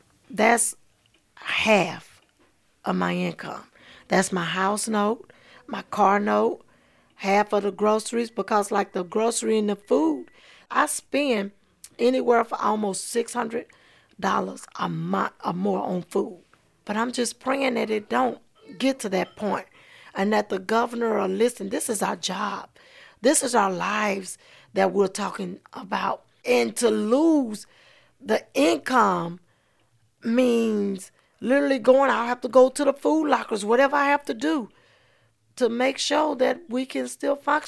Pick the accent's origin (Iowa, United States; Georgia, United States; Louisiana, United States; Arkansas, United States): Arkansas, United States; I know where I come from Arkansas, and we didn't have a lot.